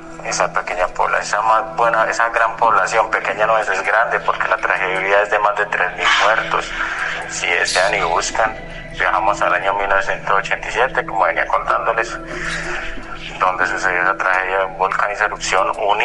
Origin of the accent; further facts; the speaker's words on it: Medellín, Antioquia, Colombia; pues mi madre, pues, nosotros somos de Medellín